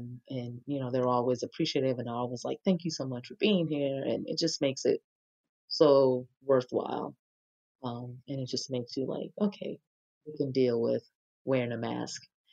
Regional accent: New York, United States; but a lot of cities up north, I'm from New York, were laid out like on this grid system and really like master planned.

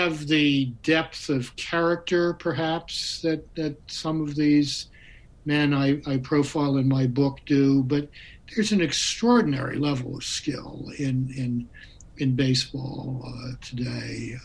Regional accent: Baltimore, Maryland, United States; And I grew up loving baseball in Baltimore in the 1950s. … was my mentor in matters baseball.

